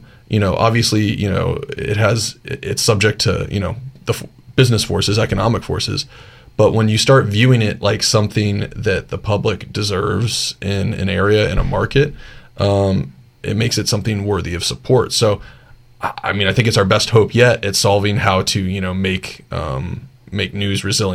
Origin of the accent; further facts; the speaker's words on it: Woodbridge, Virginia, United States; I'm a Nova kid, or like a Nova junior kid. I grew up in Woodridge, you know, it's like on the periphery of Nova.